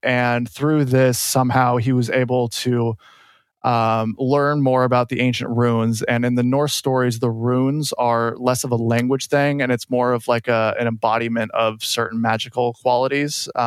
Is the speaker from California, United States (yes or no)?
yes; California, United States; I grew up in Orange County. So it's like, you know, it's like, obviously everything has been built on.